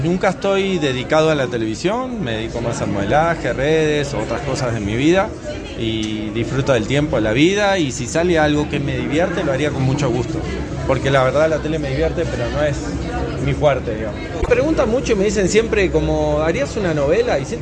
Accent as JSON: {"language": "Spanish", "region": "Buenos Aires", "country": "Argentina", "tie": "born there", "said": "Nací en Buenos Aires y la verdad nunca me dediqué a los medios, pero de chiquito me empecé a modelar."}